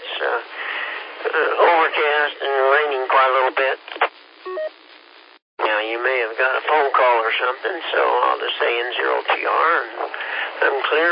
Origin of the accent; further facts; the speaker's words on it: Kansas, United States; moved away as an adult; Well, I'm from Kansas, and I've been down here about 10 years